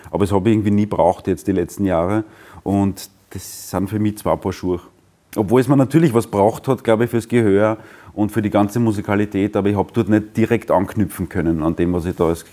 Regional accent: Prottes, Lower Austria, Austria; also born or lived in Vienna; Geboren bin in Wien und aufgewachsen in Brottes im Weinviertel.

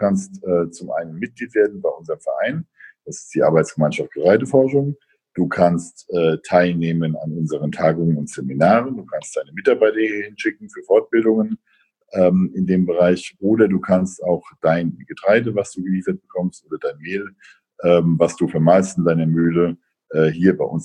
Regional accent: Bad Kreuznach, Rhineland-Palatinate, Germany; born there; Ich war 40 Jahre lang vorher, bin ich nicht aus dem Rhein-Main-Gebiet weggekommen. Ich bin in Bad Kreuznach geboren und war dann eben die letzten 10, 15 Jahre in Mainz, um Mainz herum aktiv

